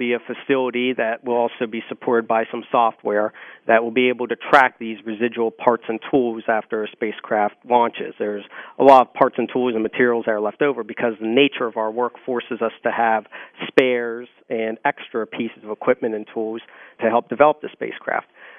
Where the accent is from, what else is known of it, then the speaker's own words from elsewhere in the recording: Pittsburgh, Pennsylvania, United States; especially I grew up in Pittsburgh